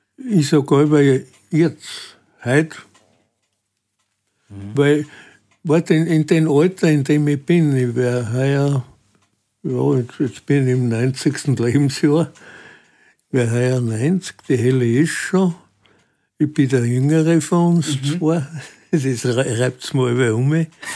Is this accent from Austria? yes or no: no; Trentino-Alto Adige, Italy; moved away; Und dann bin ich in Südtirol aufgewachsen.